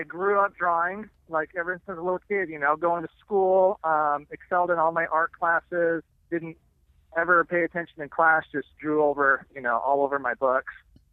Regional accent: St. George, Utah, United States; Oh, I'm sorry, St. George.

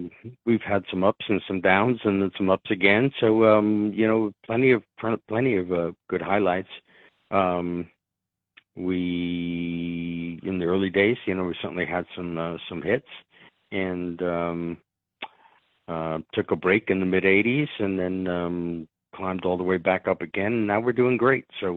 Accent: Queens, New York, United States; you know, we're not really from New York City, but if you, you know, take it that way, you know, I grew up in Queens, which is, you know, sort of just outside New York City.

